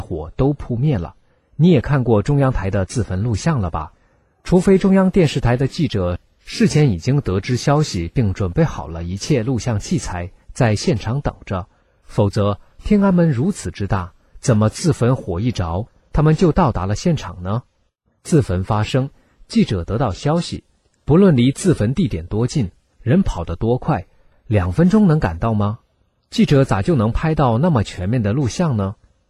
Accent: China; 作为一个中国人，我认为这是最大的耻辱。

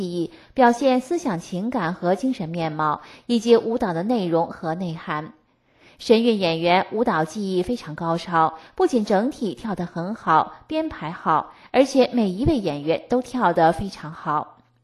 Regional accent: China; 身为中国人，我觉得很骄傲。

